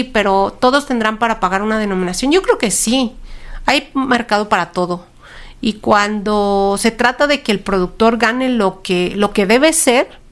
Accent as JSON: {"language": "Spanish", "country": "Mexico", "said": "Porque sí deberíamos como mexicanos consumir local y promover que se hicieran más fuertes como productores."}